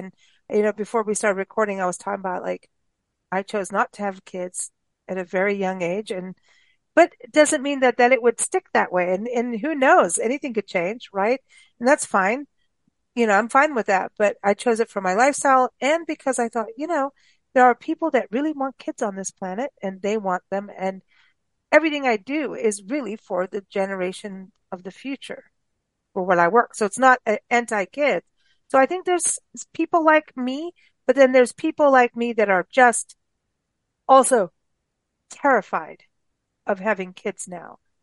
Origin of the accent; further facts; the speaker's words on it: Kenya; also born or lived in South Africa; I was raised in Kenya and South Africa, and it was South Africa. I was in my more becoming an adult teenager kind of thing.